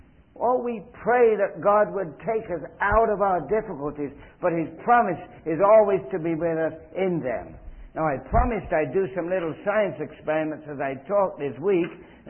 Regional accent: England, United Kingdom; moved away as an adult; I came from England the same year as Liz did.

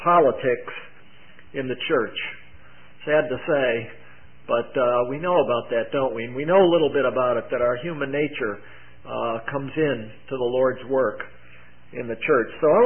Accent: Connecticut, United States; We come from Connecticut. That's a little part of the USA over in the eastern part, the mission field of New England, my wife and I.

